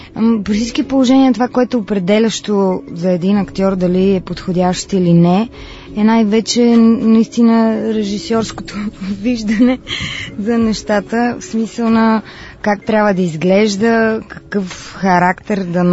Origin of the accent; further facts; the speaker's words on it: Sofia, Sofia City, Bulgaria; имам по-голям брат, с който като всички деца от София сме делели една детска стая.